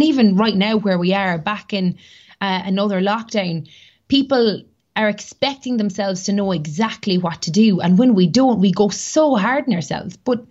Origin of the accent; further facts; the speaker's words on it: Cork, Munster, Ireland; moved away as an adult; now in Dublin, Ireland; And I moved from Cork to Dublin. Dad would probably say that was one of the biggest decisions that I ever made, because he can't understand why anybody would want to leave Cork.